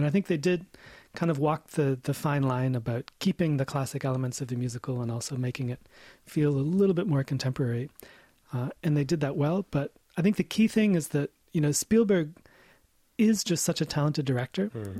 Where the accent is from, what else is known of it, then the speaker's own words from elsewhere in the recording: United States; as an American living in America, where Spanish is sort of an unofficial second language